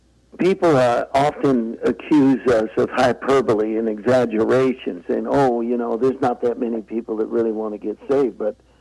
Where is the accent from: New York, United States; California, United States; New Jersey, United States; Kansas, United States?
California, United States; San Francisco; I'm from San Francisco, which doesn't usually create evangelists.